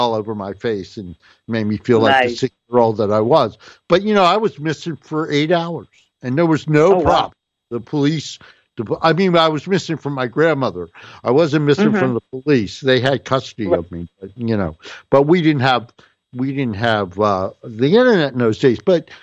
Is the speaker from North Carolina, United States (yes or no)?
no; Newark, New Jersey, United States; I grew up in Newark, New Jersey.